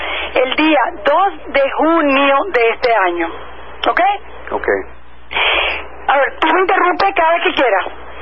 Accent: Venezuela; como individuo, como venezolano

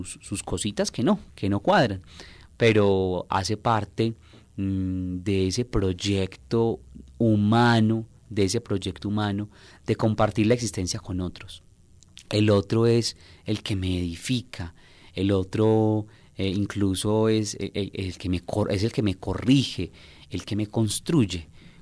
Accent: Medellín, Antioquia, Colombia; sobre todo lo digo por mi ciudad en Medellín

